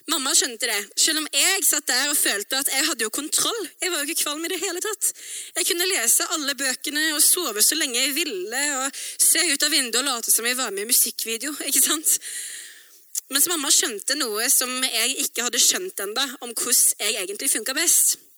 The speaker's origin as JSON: {"language": "Norwegian", "town": "Sauda", "region": "Rogaland", "country": "Norway", "tie": "born or raised there", "said": "så vokste jeg opp I Sauda på Vestlandet I Rogaland. Og mamma og pappa begge to fra Østlandet"}